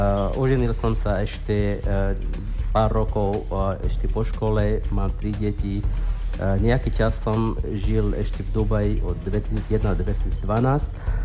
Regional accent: Sudan; Slovak is a second language; now in Slovakia; Ja pochádzam zo Sudánu, z krásneho ostrova na Nile, na Bielom Nile. A prišiel som na Slovensku v 87. roku, tak dva roky po Jalalovi.

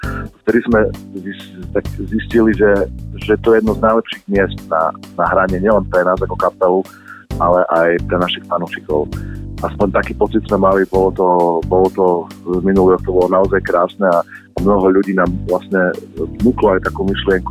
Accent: eastern Slovakia, Slovakia; napriek tomu, že som z východu

